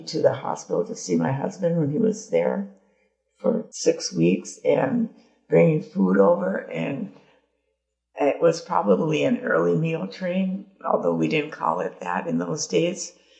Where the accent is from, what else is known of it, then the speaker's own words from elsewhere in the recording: Michigan, United States; moved away as an adult; now in Monticello, United States; I currently live in Monticello, Minnesota, and am a member of the Monticello congregation. I was born and raised in Michigan's Upper Peninsula, and I moved to Minnesota after graduation.